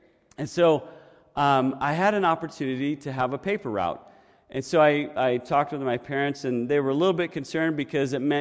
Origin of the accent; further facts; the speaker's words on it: Syracuse, New York, United States; in 1978, my family, we were living in upstate New York. I was born in Syracuse, and we were living south of Syracuse in the Finger Lakes area, if you know New York State.